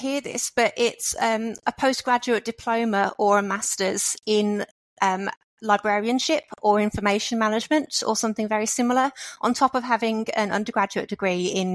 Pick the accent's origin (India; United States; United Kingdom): United Kingdom; Birmingham, West Midlands; moved away; also born or lived in London; I'm from Birmingham originally. Okay. But I've lived around lots of different places in England. And I was in London before I came out here.